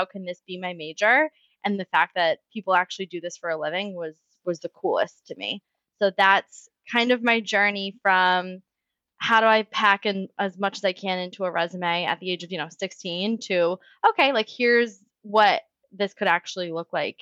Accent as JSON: {"language": "English", "region": "Massachusetts", "country": "United States", "tie": "born or raised there", "said": "Yeah, I grew up in the North Shore of Massachusetts. So for anyone not from Massachusetts, that is basically anything 15 minutes or more north of Boston up to the Maine or New Hampshire border."}